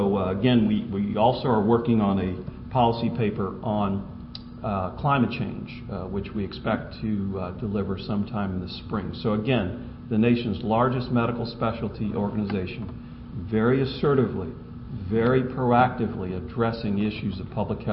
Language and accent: English; Louisiana, United States; I come from Louisiana. It's a hunting state.